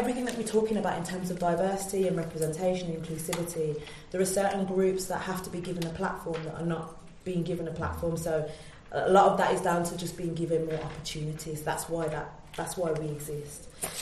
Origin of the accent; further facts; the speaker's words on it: Birmingham, West Midlands, United Kingdom; I'm from Birmingham. I didn't say also I'm of West Indian background. So my mum is Jamaican, my dad is Vincentian, which is a tiny island next to like St. Lucia. So I'm West Indian